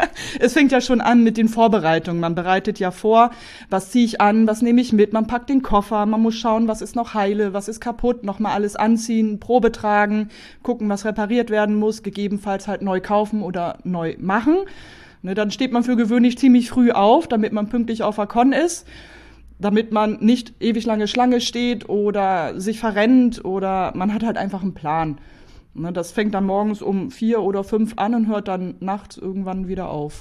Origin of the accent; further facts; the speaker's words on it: Burgdorf, Lower Saxony, Germany; ich komme aus Burgdorf, Region Hannover und bin 42 Jahre alt tatsächlich